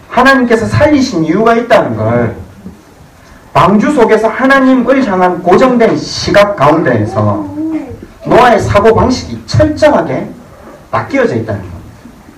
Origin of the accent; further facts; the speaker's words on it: Busan, South Korea; 제가 부산 사람이라서 배를 어릴 때부터 많이 탔거든요.